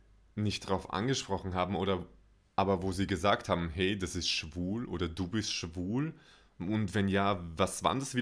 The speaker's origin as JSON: {"language": "German", "country": "Austria", "said": "Ich meine, bei uns in Österreich gibt es diesen Begriff nicht."}